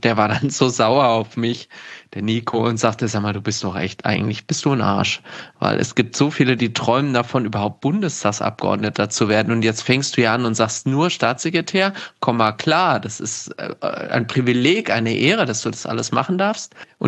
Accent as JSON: {"language": "German", "town": "Gelnhausen", "region": "Hesse", "country": "Germany", "said": "ich komme aus Gelnhausen und kennst du das?"}